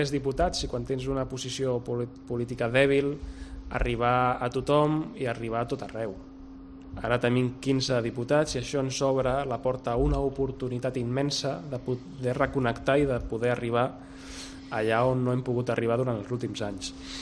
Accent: Badalona, Catalonia, Spain; jo sóc de Badalona

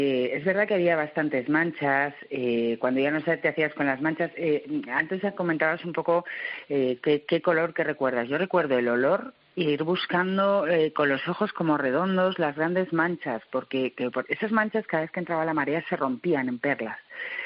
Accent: Madrid, Community of Madrid, Spain; yo soy de Madrid

